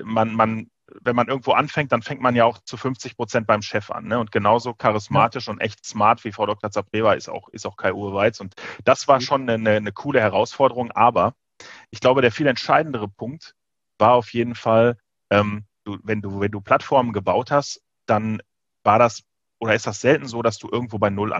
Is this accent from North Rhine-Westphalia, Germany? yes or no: yes; North Rhine-Westphalia, Germany; also born or lived in Bavaria; Ich komme aus Nordrhein-Westfalen und habe maximal vorher noch in Bayern gelebt.